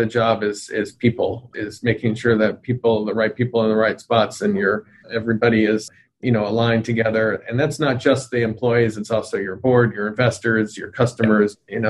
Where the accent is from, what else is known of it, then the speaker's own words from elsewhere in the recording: United States; we're obviously American here